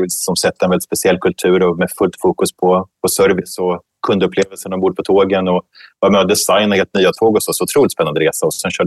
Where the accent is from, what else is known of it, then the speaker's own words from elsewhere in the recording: Lindesberg, Örebro County, Sweden; now in Stockholm, Sweden; jag växte upp i Västmanland, i Lindesberg, men bor nu för tiden i Stockholm.